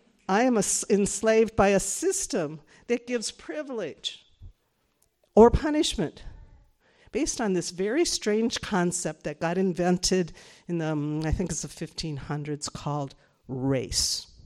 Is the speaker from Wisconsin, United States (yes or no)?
yes; Madison, Wisconsin, United States; my hometown, Madison. I grew up not a mile from here, so I understand what that means too.